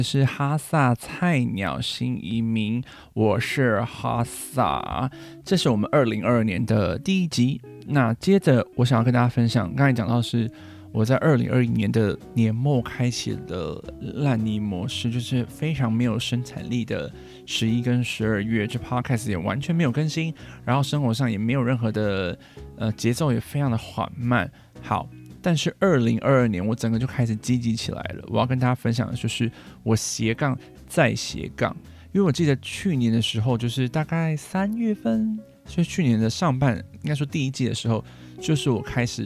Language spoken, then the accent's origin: Chinese; Taiwan; 那 Overcook 我不知道我们台湾怎么样翻译